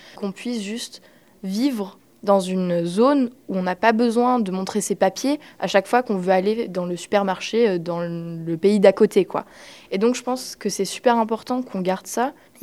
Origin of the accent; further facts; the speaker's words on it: Saarbrücken, Saarland, Germany; French is a second language; Donc moi, de base, je viens de Sarrebruck, qui est la capitale de la région de la Sarre.